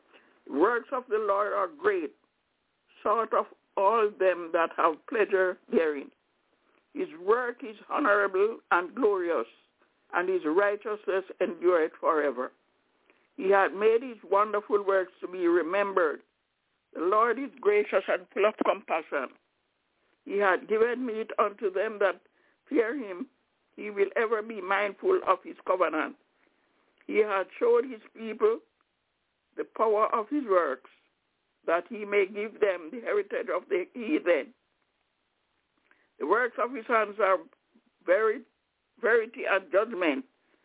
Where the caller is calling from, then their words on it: Albany, New York, United States; I'm calling from Albany in New York.